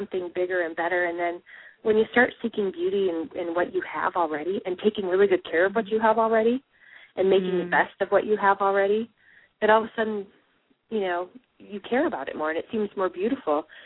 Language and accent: English; Midwest, United States; And, you know, I'm from the Midwest. I'm from my family's, you know, Norwegian, hardworking, and you do practical things.